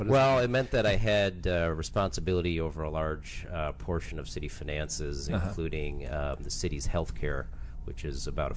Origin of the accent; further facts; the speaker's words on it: Chicago, Illinois, United States; I grew up in Chicago.